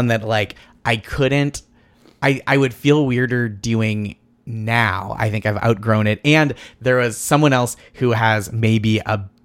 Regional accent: Boston, Massachusetts, United States; I grew up just outside Boston in the suburbs, and I started doing stand-up between my freshman and sophomore year of college.

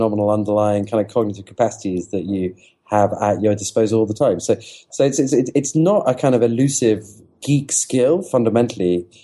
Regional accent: England, United Kingdom; I don't know who George Washington is. I'm English.

